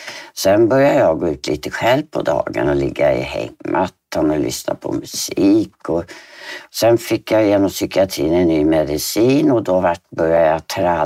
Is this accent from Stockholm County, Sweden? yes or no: yes; Ösmo, Stockholm County, Sweden; also born or lived in Visby; Jag är född i Visby 1960. Sen flyttade vi över, det fanns inga jobb, så vi flyttade över till Ösmo. Och i Nynäshamn har vi hållit till också. Och sen separerade mina föräldrar, så pappa och min bror flyttade tillbaka till Gotland. Och jag och min syster stannade hos mamma i Ösmo.